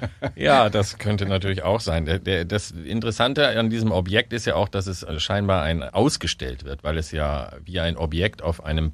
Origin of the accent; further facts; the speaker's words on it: Werther, North Rhine-Westphalia, Germany; born there; Ich bin nämlich in Werther geboren. Ja, das kennt man nur von diesen Karamellbonbons. Die da ursprünglich werden da gemacht. Das heißt, ich bin, wenn man so will, ein Werthers-Echter. Bielefeld, 12 Kilometer entfernt, aber Ostwestfalen.